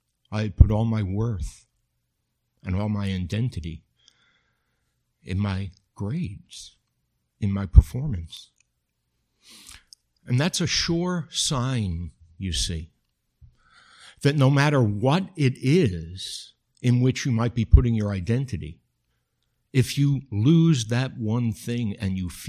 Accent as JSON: {"language": "English", "town": "New York City", "region": "New York", "country": "United States", "said": "I am from the Bronx. You know what they say, right? The Bronx, no thongs."}